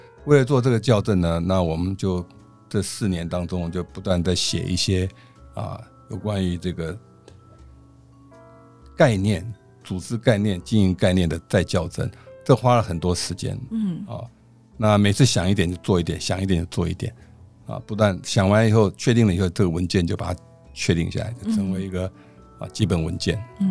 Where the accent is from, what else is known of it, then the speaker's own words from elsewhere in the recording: Taiwan; 这是他本来就对我们台湾人熟悉，他的家乡味